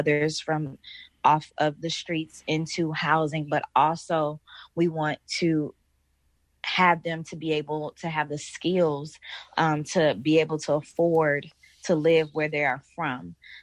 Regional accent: Oakland, California, United States; Oh, my entire family has been displaced from Oakland. We moved here in 1940s from Mississippi, like a lot of other Black folks did, escaping like fear of being lynched or things like that.

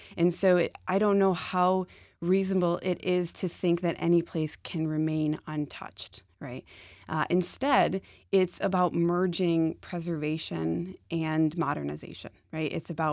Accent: Rochester, New York, United States; I grew up in Rochester. I always loved seeing High Falls. I loved coming down here.

